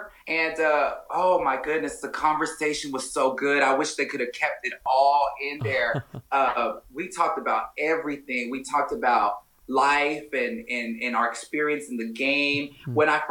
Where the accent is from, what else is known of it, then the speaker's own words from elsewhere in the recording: Dallas, Texas, United States; I'm from Dallas and we do things real big up in here, mm-hmm. the Big D.